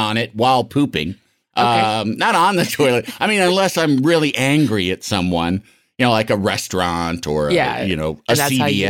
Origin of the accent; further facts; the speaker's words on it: Illinois, United States; I'm from Illinois, so it's like the exact opposite.